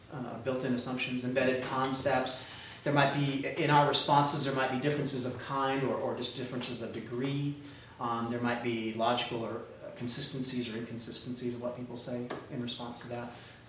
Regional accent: United States; I'm an American, okay?

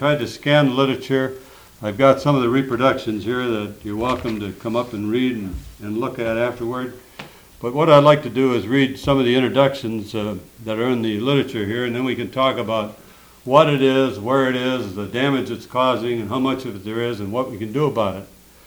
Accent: St. Paul, Minnesota, United States; I'm from St. Paul, Minnesota.

